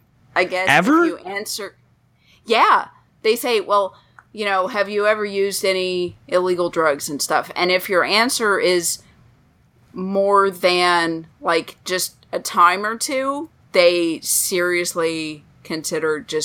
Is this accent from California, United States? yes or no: no; Denver, Colorado, United States; So I grew up in the Denver area.